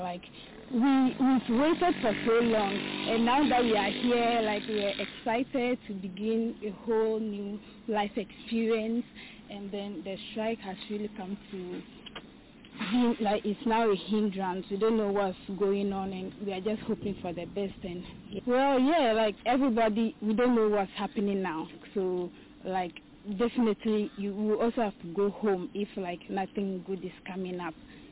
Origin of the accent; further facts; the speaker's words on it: Savannah Region, Ghana; I'm not from Accra, I come from the Savannah region